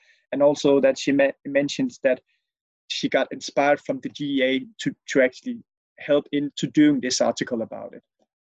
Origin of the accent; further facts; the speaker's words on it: Denmark; And since I'm from Denmark, I would like to introduce you to her.